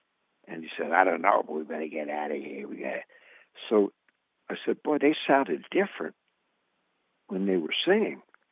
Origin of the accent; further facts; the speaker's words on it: Feasterville, Pennsylvania, United States; also born or lived in Pass-a-Grille, United States; Well, I was brought up on a farm in Feasterville, Pennsylvania, after we moved there from Passer Grill, Florida.